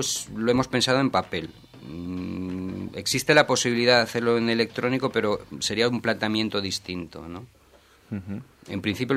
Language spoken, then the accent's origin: Spanish; Gandia, Valencian Community, Spain; now in Picanya, Spain; Bueno, soy de Gandía, afincado en Picaña.